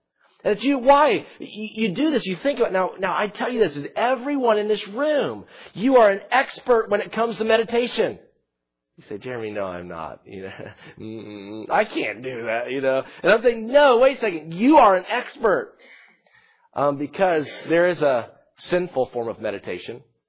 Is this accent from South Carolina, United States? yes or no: yes; South Carolina, United States; Now, I'm not from Minnesota. I'm from South Carolina.